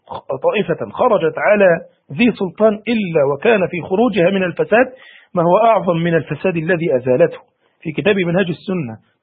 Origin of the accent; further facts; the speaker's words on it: Egypt; عندنا في مصر بعض من يقوله